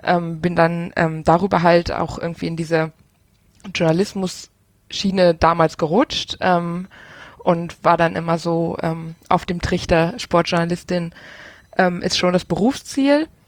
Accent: Rhineland, Germany; now in Aachen, Germany; Ich komme aus dem Rheinland und ja, wohne jetzt in Aachen.

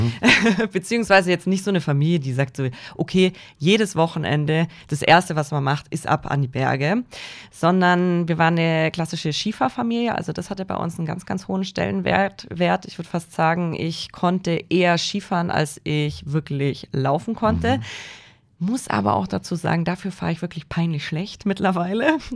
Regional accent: Bavaria, Germany; Also ich bin wirklich im Chorallgäu aufgewachsen, in der Nähe von Niedersondhofen, für Menschen, die da vielleicht herkommen. Also das ist wirklich Allgäu. Und meine Eltern haben im alten Bauernhaus von meinen Großeltern gewohnt.

